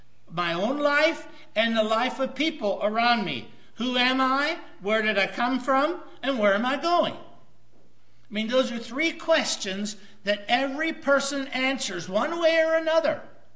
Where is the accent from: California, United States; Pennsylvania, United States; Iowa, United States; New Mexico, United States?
Pennsylvania, United States; pardon me, I'm from Pennsylvania